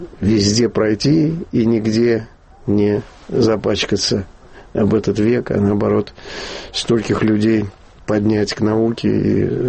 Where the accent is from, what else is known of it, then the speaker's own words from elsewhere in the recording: Moscow, Russia; moved away as an adult; also born or lived in Baku; now in Germany; И я родился в Баку, через несколько месяцев меня забрали снова, значит, в Москву. И вот с тех пор я был в Москве, и до 37 лет моих я не выезжал из Москвы больше, чем на 2 месяца.